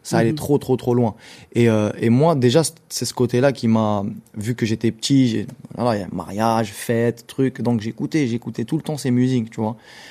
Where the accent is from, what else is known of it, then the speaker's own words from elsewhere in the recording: Algeria; Parce que je suis né en Algérie, j'ai grandi en Algérie